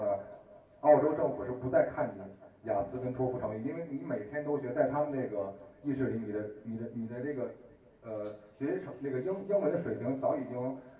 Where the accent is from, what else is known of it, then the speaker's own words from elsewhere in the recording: China; now in Australia; 但你咱们母语是中文，所以 相对来说考中文这肯定是拿高分的